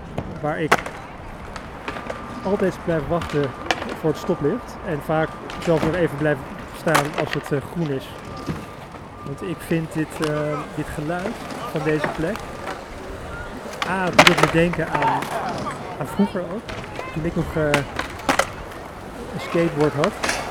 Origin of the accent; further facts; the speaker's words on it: Amsterdam, North Holland, Netherlands; Ik woon in Amsterdam en een van de dingen die ik als Amsterdammer doe is, ik fiets vaak door rood licht.